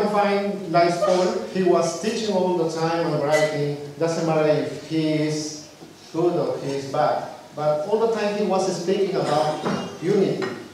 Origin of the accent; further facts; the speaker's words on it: Peru; English is a second language; we are coming from Peru. If you don't know where is Peru, it's next to Brazil